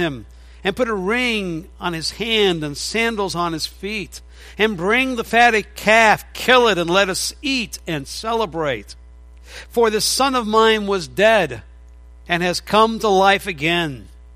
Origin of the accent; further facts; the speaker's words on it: England, United Kingdom; now in United States; growing up in England